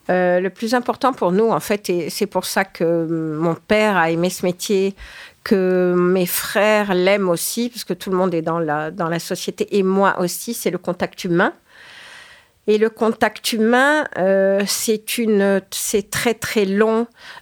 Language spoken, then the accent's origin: French; Provence-Alpes-Côte d'Azur, France; moved away as an adult; now in Paris, France; toute mon enfance était en Provence et j'avais qu'une envie à 18 ans